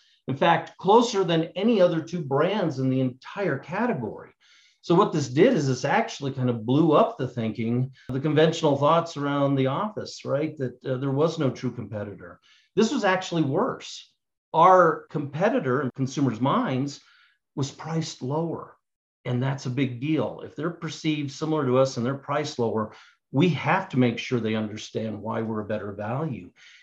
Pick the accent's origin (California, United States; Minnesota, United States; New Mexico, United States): New Mexico, United States; Albuquerque; I grew up here in Albuquerque.